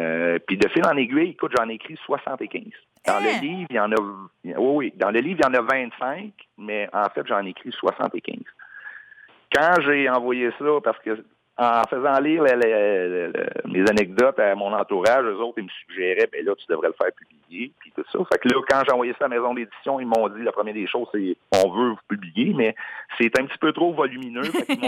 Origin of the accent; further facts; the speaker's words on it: Ville-Marie, Quebec, Canada; moi, je viens de Ville-Marie au Témiscamingue, puis nous autres au Témiscamingue, ben en général, on allait au cégep à Rouyn-Noranda.